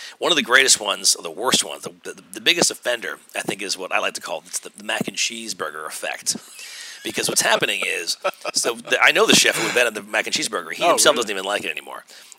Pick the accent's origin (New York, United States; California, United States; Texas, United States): New York, United States; Garden City; now in Brooklyn, United States; I grew up on Long Island. Okay. Yeah. I grew up in Garden City, Long Island. I graduated high school and got out of there fast. Went right to college. Went to college in D.C.